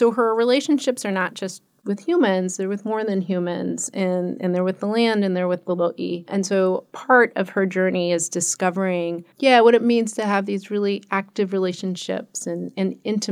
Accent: Long Beach, California, United States; Yes, so I grew up in California. I grew up in Long Beach, California. My dad's from Maui.

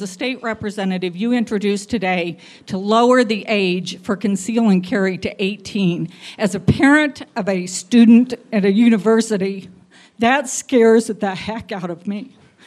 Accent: Shawnee, Kansas, United States; I'm from Shawnee, Kansas.

